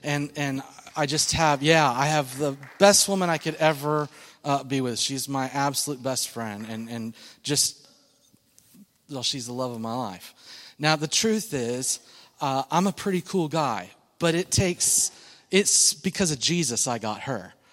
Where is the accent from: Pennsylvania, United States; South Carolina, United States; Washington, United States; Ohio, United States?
Washington, United States; Yakima; born there; I love Washington. It's where I was born. And I was born in Yakima, Washington.